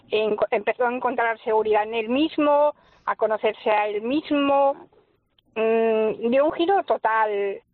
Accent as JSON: {"language": "Spanish", "town": "Grado", "region": "Asturias", "country": "Spain", "lives_now": "Oviedo, Spain", "said": "A ver, yo soy de Grao, pero llevo años en Oviedo."}